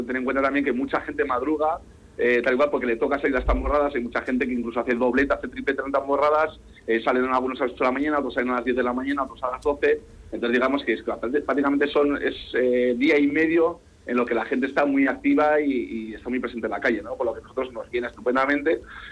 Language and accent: Spanish; Campezo, Basque Country, Spain; Yo soy de Campezo, yo soy de la montaña.